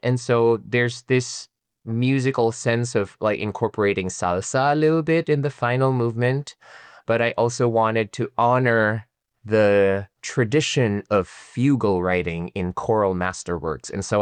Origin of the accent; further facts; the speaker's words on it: Philippines; now in United States; as a young gay man growing up in the Philippines, where, to be fair, we're not really persecuted.